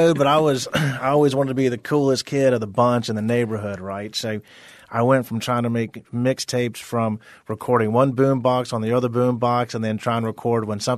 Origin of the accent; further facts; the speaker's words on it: Deep South, United States; I mean, it just growing up in the Deep South, that's just part of the culture.